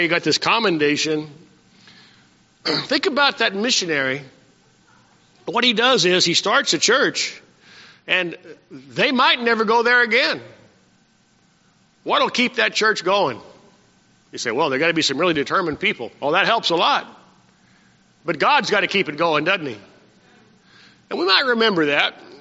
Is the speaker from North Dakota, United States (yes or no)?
no; Maryland, United States; now in Arizona, United States; I came from Maryland to Arizona to be the pastor here.